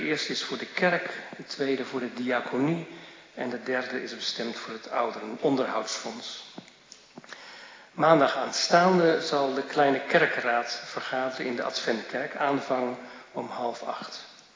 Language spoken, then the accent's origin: Dutch; Huizen, North Holland, Netherlands; Ik kom uit Huizen en ik herinner me als kleine jongen nog de spannende voetbalwedstrijden tegen Spakenburg.